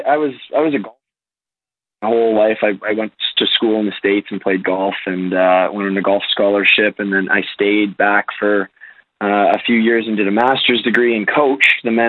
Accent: Canada; moved away; this would give me a chance to come back to my home country, which I haven't been really lived in about 8 or 9 years now.

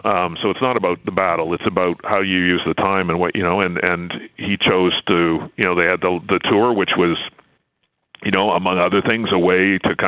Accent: Canada; I'm a Canadian and we got some stuff wrong.

